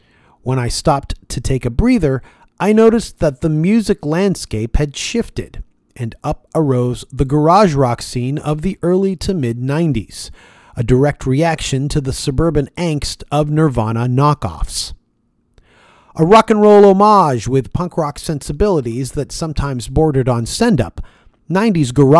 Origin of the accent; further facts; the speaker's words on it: Toronto, Ontario, Canada; being born and raised in Toronto, Canada